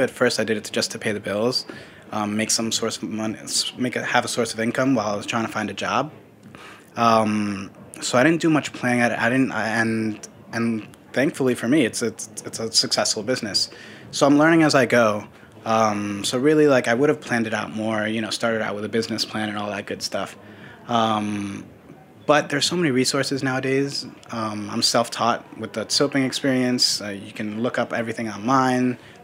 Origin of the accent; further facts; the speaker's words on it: New York City, New York, United States; I'm a New Yorker at heart. I was born and raised here.